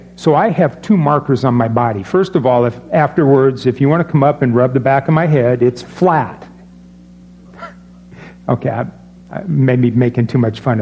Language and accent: English; Storm Lake, Iowa, United States; born there; I was born in Buena Vista County Hospital, Storm Lake, Iowa.